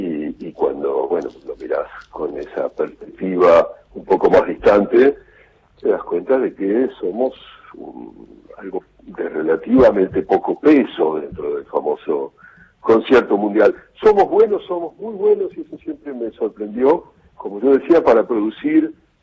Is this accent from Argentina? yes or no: yes; Argentina; moved away as an adult; Yo me fui por primera vez de la Argentina cuando tenía 18 años, en el año 76